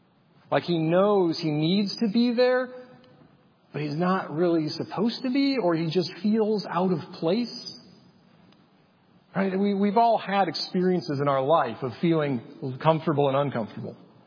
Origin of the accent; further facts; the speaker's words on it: Illinois, United States; I grew up outside of Chicago. I pastored outside of Chicago.